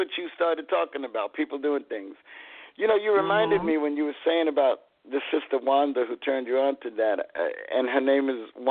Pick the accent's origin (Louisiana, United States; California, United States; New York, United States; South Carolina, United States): New York, United States; New York City; First, when I was a little kid, I grew up in East Harlem, on 111th Street. Everybody says where? 111th Street. Okay, between 2nd and 3rd Avenue.